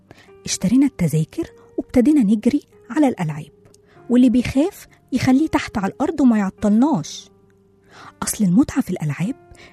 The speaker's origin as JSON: {"language": "Arabic", "country": "Egypt", "said": "هو اسمه منكورع، بس احنا مصريين اختصرناه"}